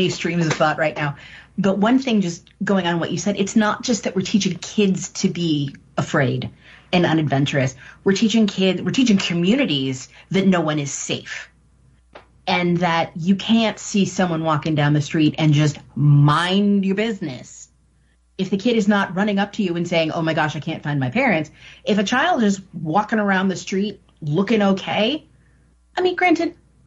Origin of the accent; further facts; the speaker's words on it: Midwest, United States; I did not grow up in New York. I grew up in the Midwest.